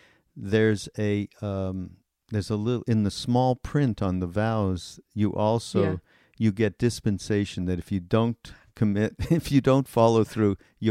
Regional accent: Montreal, Quebec, Canada; In, I'm from Montreal, near me.

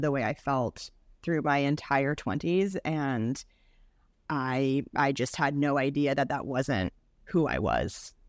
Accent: Spokane, Washington, United States; So I'm going to be in Spokane this weekend, my hometown at Spokane Comedy Club.

